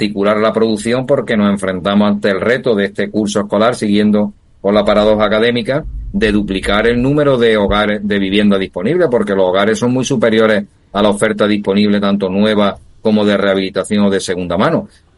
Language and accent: Spanish; Málaga, Andalusia, Spain; me pilla aquí en mi tierra, en Andalucía y en Málaga